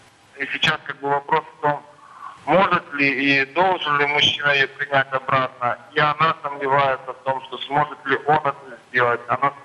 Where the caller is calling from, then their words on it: Novorossiysk, Krasnodar Krai, Russia; Я из Новороссийска звоню, батюшка